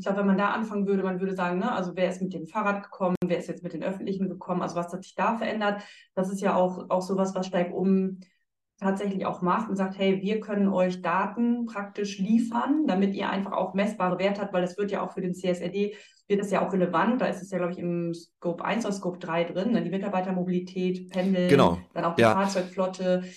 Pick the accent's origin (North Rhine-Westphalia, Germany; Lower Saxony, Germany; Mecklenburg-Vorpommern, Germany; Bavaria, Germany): Lower Saxony, Germany; Nordhorn; Ich komme aus Nordhorn, einer kleinen Stadt